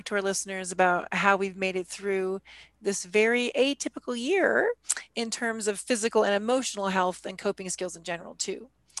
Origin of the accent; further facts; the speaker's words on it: Alaska, United States; also born or lived in Colorado; which are Alaska, which is my home state, has super high COVID rates. And in Colorado, where I've lived for 25 years, more than 25 years